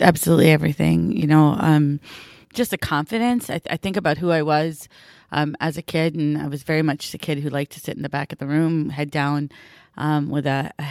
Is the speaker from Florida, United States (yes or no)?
no; Minnesota, United States; Listen, I'm from Minnesota, so we get fish, but it's walleye, yeah.